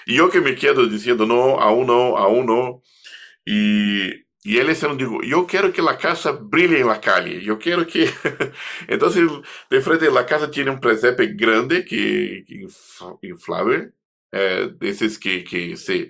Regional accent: Rio de Janeiro, Brazil; Spanish is a second language; tengo que traer a la realidad de Río de Janeiro, de donde soy, ¿no?

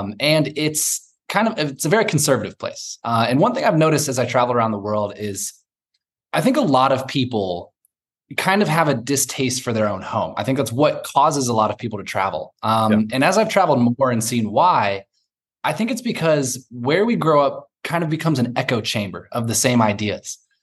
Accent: Indianapolis, Indiana, United States; Indianapolis, Indiana. Yeah.

